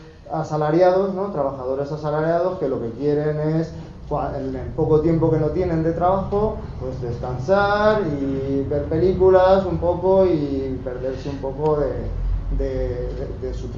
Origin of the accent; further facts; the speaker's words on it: Albacete, Castilla-La Mancha, Spain; now in Madrid, Spain; Yo soy de Albacete y vivo en Madrid.